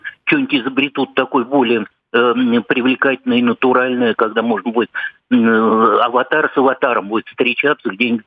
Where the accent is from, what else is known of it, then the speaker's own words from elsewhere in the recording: Moscow, Russia; я как коренной москвич, абсолютно коренной москвич, каких не так много